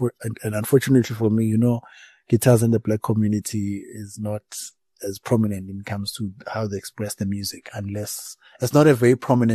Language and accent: English; Durban, KwaZulu-Natal, South Africa; born there; I'm born South African, yes, in Durban, in KZN. Banda people are Malawian. So